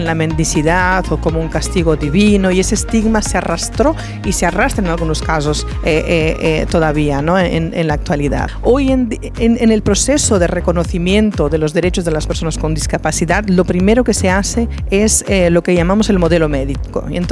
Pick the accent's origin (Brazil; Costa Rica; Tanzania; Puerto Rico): Brazil; Spanish is a second language; now in Spain; Ya aclaro por mi acento que soy brasileña, aunque llevo 20 años viviendo en España.